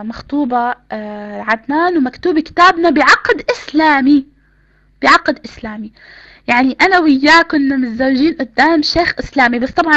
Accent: Palestine; خاصة اني انا يعني فلسطينية، وكنت متعصبة للقضية وهيك

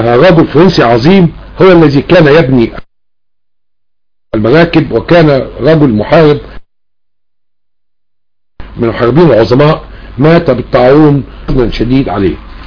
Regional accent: Egypt; كمصري وكقبطي من اصل البلاد

